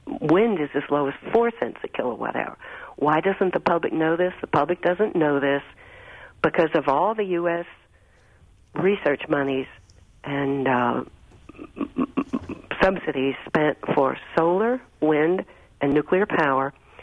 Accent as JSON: {"language": "English", "town": "Chicago", "region": "Illinois", "country": "United States", "said": "Moreover, as a Chicagoan, you should be concerned"}